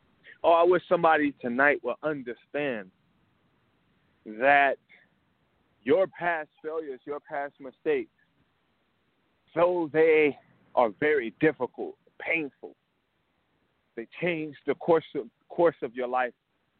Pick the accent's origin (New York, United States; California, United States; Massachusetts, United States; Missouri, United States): Missouri, United States; moved away as an adult; I was living in my home state of Missouri. And I knew for sure that the Lord was calling me. He was telling me to move, to leave, and to come to the East Coast.